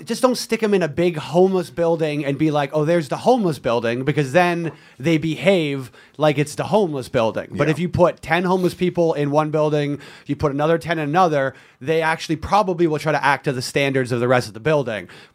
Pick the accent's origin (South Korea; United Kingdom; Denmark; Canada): Canada; now in United States; I'm Canadian.